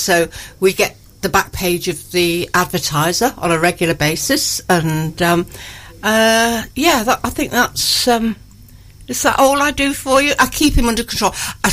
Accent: Nottingham, East Midlands, United Kingdom; born there; I was born here in Nottingham, but I went to Liverpool University.

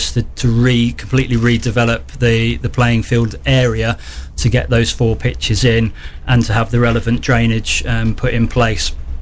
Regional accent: Long Bennington, East Midlands, United Kingdom; I grew up in Bennington and my parents still live there

